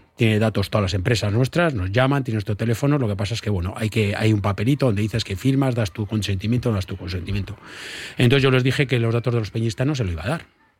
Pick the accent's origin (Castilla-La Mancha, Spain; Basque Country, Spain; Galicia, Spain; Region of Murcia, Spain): Basque Country, Spain; Bilbao; now in Getxo, Spain; de Getxo soy yo. Bueno, yo soy de Bilbao.